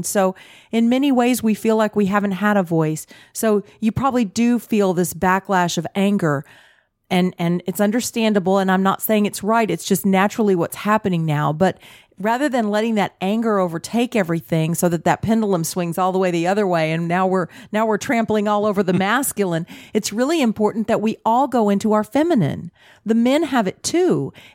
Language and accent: English; Texas, United States; because I grew up in Texas and we are huggers.